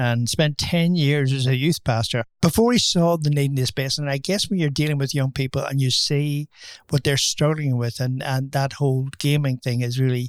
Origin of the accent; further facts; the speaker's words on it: Australia; I'm Australian, man. I'm not Irish.